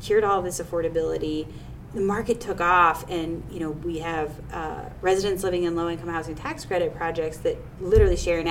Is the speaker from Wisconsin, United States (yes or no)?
no; Perry Township, Ohio, United States; I grew up in actually a township. I did. I grew up in Perry Township, which is on 315 North.